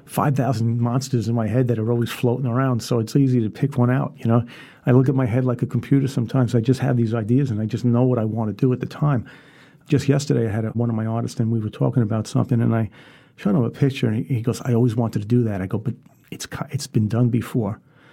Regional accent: Queens, New York, United States; You know, I was, you know, the way I grew up, I grew up in Queens, so when I grew up, it was a different kind of atmosphere.

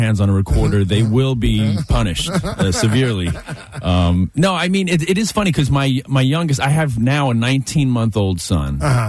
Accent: Queens, New York, United States; So I grew up in Queens, so like now there's like bugs around

